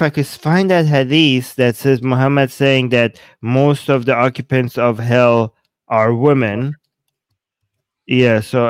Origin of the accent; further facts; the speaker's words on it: Iran; now in Canada; Hey, I'm Iranian Canadian, so as an Iranian